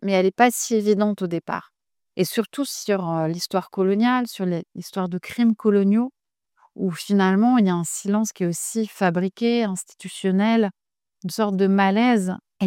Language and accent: French; Nancy, Grand Est, France; j'ai grandi en France, à Nancy, dans une famille donc, de père algérien, de mère française.